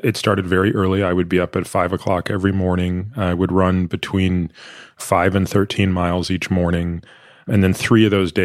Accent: Toronto, Ontario, Canada; I grew up in Toronto.

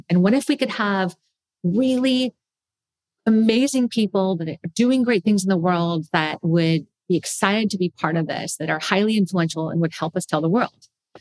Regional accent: Bay Area, California, United States; I'm a foodie. I mean, I came from the Bay Area, for God's sake.

